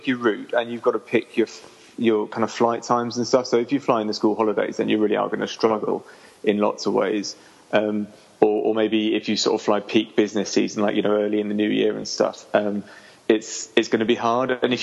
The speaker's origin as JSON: {"language": "English", "country": "United Kingdom", "said": "But because I'm a Brit"}